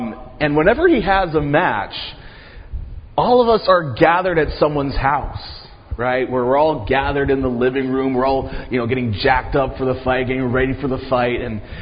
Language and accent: English; Philippines; So a lot of people ask me, what nationality I am. So I'm going to clarify that right now. I'm Filipino, and something about Filipinos is we're very proud of being Filipino, right?